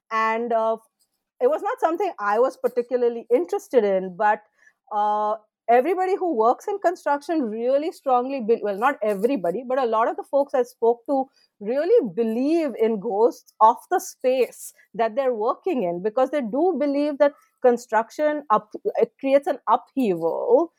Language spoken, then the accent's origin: English; India; born there; I was born in India, I studied in India